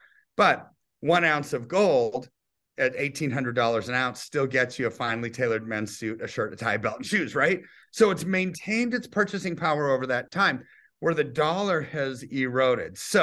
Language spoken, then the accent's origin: English; United States; and I'm an American. I want America to prosper and succeed